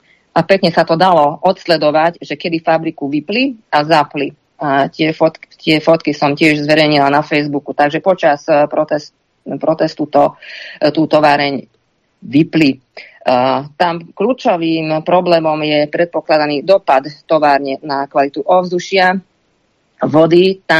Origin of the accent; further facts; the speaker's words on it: Šurany, Nitra Region, Slovakia; V Debrecine to bolo tak, ako u nás v Šuranoch